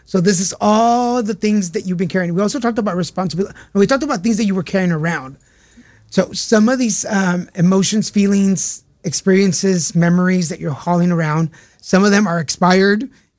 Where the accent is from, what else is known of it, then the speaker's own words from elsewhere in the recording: Texas, United States; Yes, it's a 713 number because I'm from Texas. Yeah. It's a Houston number.